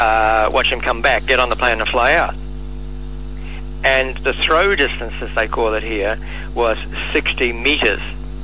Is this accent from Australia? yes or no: yes; Australia; and I'm Australian.